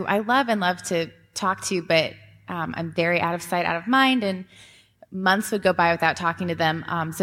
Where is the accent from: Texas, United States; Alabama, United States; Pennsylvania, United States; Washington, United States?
Washington, United States; Seattle; also born or lived in Colorado; I'm also from Seattle. And my husband and I moved here about 2 years ago from Colorado.